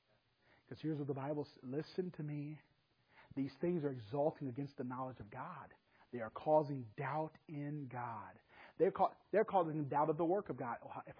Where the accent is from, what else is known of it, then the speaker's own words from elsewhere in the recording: Gary, Indiana, United States; born there; I was born in Minnehaha, Gary, Indiana. It was the murder capital of the United States at that time.